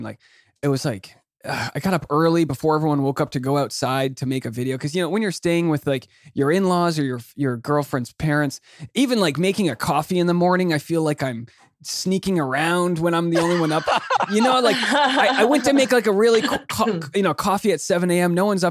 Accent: Newport, Rhode Island, United States; also born or lived in New York City, United States; I'm from Newport, Rhode Island. So, oh. yeah. I don't know. I lived in New York City, but I don't think I've ever been to Syracuse.

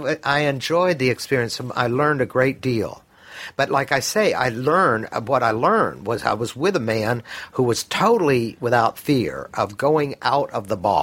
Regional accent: Mississippi, United States; born there; I was born in Mississippi, so was

